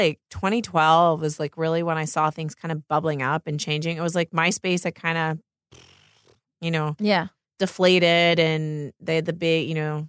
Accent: Pennsylvania, United States; now in West Hollywood, United States; I grew up in Pennsylvania in the middle of nowhere.

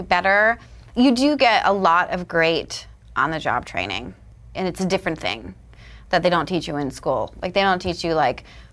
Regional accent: New York, United States; now in Los Angeles, United States; So I came from New York, I was like working consistently, come to LA and no one gives a shit.

